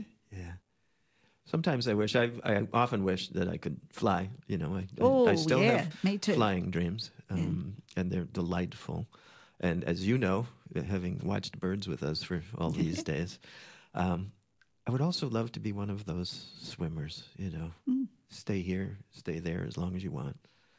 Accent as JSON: {"language": "English", "region": "East Coast", "country": "United States", "tie": "born or raised there", "said": "I was not a water child, even though I grew up on the East Coast, the Atlantic Ocean, the gray ocean, I like to call it, the gray ocean."}